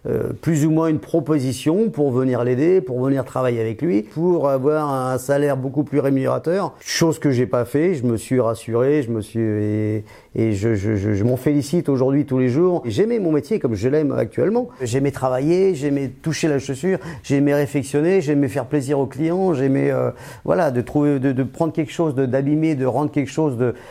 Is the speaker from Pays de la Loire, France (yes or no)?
no; Paris, Île-de-France, France; moi je suis né au 4e arrondissement à Bastille. Donc je suis un titi de la Bastoche et je suis resté à l'âge où j'ai 59 ans, je suis toujours resté à la Bastille.